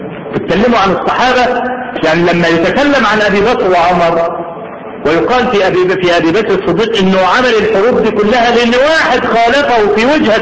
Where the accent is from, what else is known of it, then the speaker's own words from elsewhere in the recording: Egypt; ولا اقول الكلام الاتي ده لان انا مصري ولا متعصب لمصر